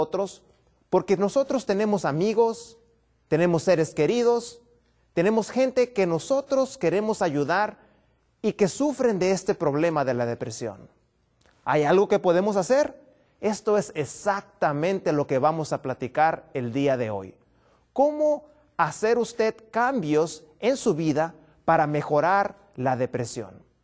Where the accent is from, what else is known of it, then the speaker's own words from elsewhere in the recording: Baja California, Mexico; vengo desde Baja California